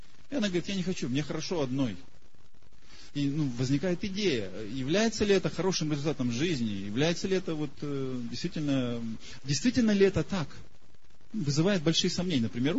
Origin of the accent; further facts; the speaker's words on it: Russia; Я из России, я живу в России. Кстати, у меня отец родился на Украине, и здесь жили все мои предки по отцовской линии.